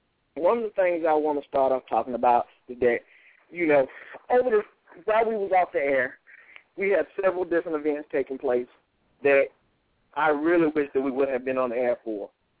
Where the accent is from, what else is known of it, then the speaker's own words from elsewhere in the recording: Georgia, United States; I can go back to a story when I was about 14 or 15 years old, growing up in South DeKalb, and I was sitting there waiting on the bus by the Burger King on Candler Road.